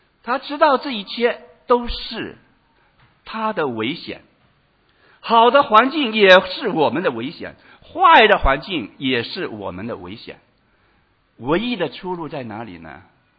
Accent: Hong Kong; moved away as an adult; now in Australia; 我记得当年我想从香港移民到澳洲来这件事，我非常怕来澳洲

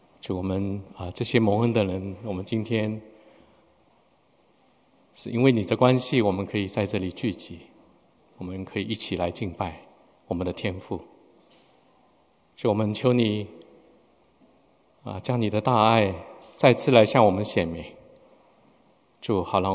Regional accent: China; 那如果在座的跟我一样差不多年龄在中国长大的话

